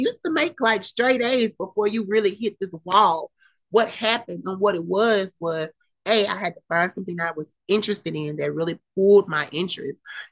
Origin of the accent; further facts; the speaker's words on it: Alexandria, Louisiana, United States; I started going to LSU Alexandria, which I'm from Alexandria, Louisiana, originally.